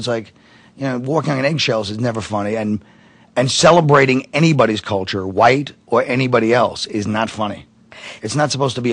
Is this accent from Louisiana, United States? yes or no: no; Brooklyn, New York, United States; when I grew up, I grew up in Brooklyn, and it was a very mixed neighborhood